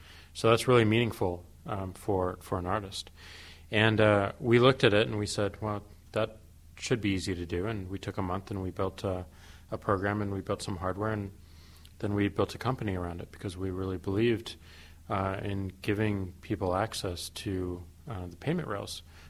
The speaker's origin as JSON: {"language": "English", "town": "St. Louis", "region": "Missouri", "country": "United States", "said": "I'm from St. Louis, and the school is not only a great engineering school in the Midwest"}